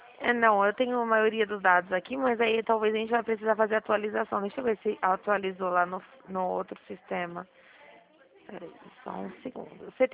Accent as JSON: {"language": "Portuguese", "region": "São Paulo", "country": "Brazil", "said": "eu sou aqui do estado de São Paulo"}